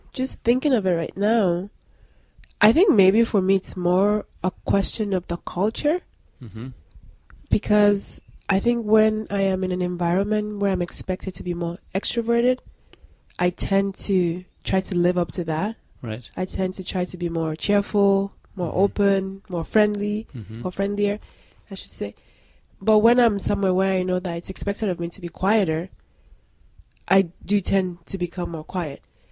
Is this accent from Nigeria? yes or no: yes; Nigeria; Like being a Nigerian myself, we've had the issue of colonization